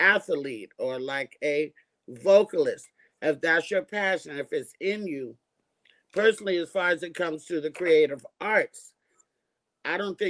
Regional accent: Oakland, California, United States; I grew up in Oakland, but I was educated in Castro Valley, California, which is a suburb of Oakland, 90% white.

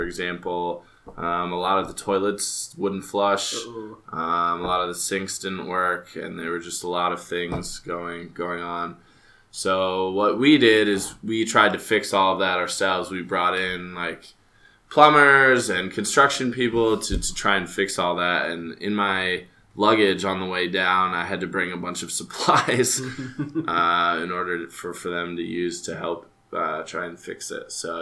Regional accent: Iowa, United States; So I grew up in Iowa, in the Midwest my whole life.

